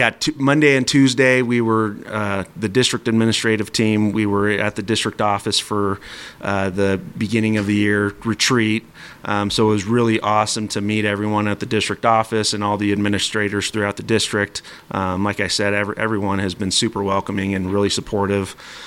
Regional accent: Oregon, United States; moved away as an adult; I born and raised in Oregon. This is actually my first job outside of Oregon.

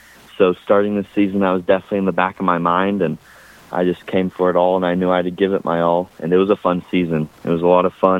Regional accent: California, United States; And it kind of surprised me because I came from California, so when I moved to Kemmer, I didn't expect such an intense program

